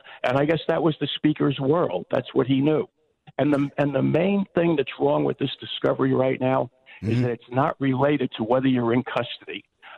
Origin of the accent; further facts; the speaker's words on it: Yonkers, New York, United States; I grew up in Yonkers, and I still live in Yonkers.